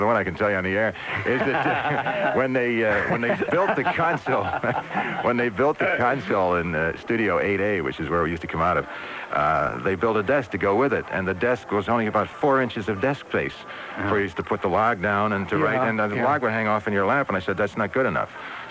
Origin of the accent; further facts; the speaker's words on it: New York City, New York, United States; I'm from New York, from Flushing.